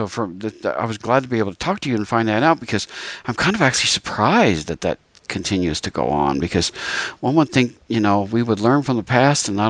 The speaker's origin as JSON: {"language": "English", "town": "Scranton", "region": "Pennsylvania", "country": "United States", "tie": "born or raised there", "said": "Yeah, I grew up in Scranton, Wilkes-Barre area."}